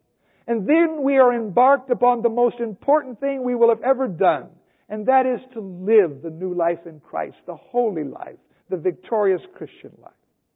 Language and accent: English; Lincoln, Nebraska, United States; born there; It says I was born on September 16, 1940 in Lincoln, Nebraska.